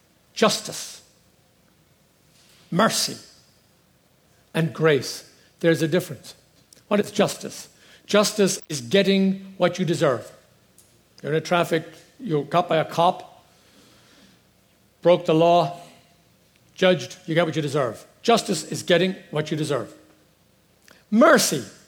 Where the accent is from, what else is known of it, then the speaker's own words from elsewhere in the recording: Ireland; I thought, of course, I loved it being Irish too when he compared it to that.